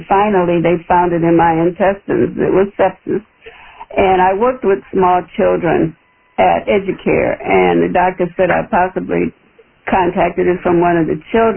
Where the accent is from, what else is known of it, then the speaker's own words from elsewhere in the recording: Omaha, Nebraska, United States; I'm from Omaha, Nebraska.